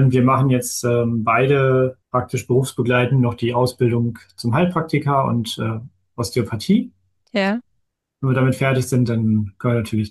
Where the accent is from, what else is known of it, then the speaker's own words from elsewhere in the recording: Hanover, Lower Saxony, Germany; Also ich war aus Hannover damals zum Beispiel.